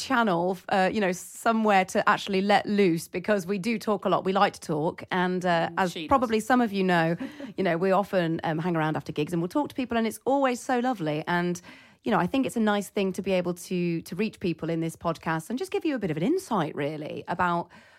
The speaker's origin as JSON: {"language": "English", "town": "Coventry", "region": "West Midlands", "country": "United Kingdom", "tie": "born or raised there", "lives_now": "Rugby, United Kingdom", "said": "Yes, born and raised in Coventry."}